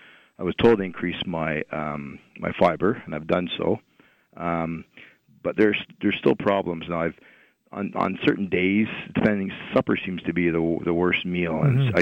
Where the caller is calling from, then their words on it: Ottawa, Ontario, Canada; I'm calling from downtown, actually.